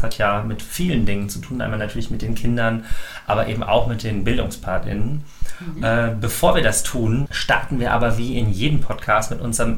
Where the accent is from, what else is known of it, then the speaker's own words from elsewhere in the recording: Dortmund, North Rhine-Westphalia, Germany; weil ich komme auch aus Dortmund, aber kenne den Stadtteil kaum.